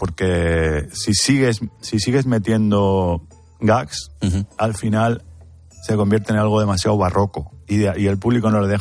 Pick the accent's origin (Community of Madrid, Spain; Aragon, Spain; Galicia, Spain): Community of Madrid, Spain; Alcalá de Henares; also born or lived in Toledo; sí, me crié en Alcalá. Soy de un pueblo de Toledo que se llama Jofrín, pero... Pero sí, me crié en Alcalá.